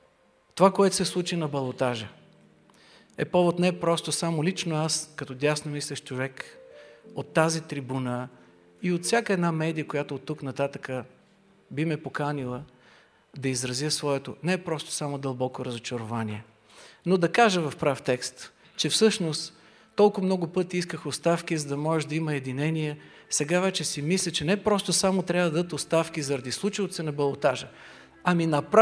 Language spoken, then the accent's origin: Bulgarian; Blagoevgrad, Blagoevgrad Province, Bulgaria; Аз съм от Благоевград, знаете много добре, скъпи приятели, боли ме за този град.